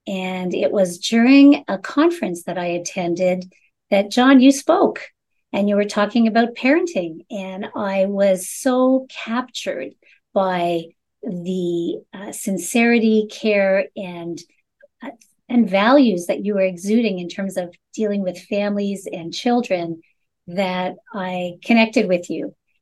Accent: Montreal, Quebec, Canada; I'm originally from Montreal and graduated from McGill University with a bachelor's in industrial relations.

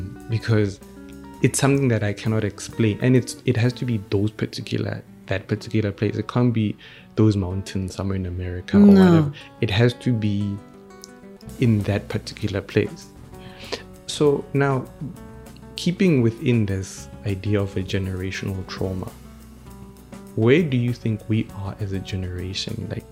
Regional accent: Johannesburg, Gauteng, South Africa; because I grew up here in Joburg.

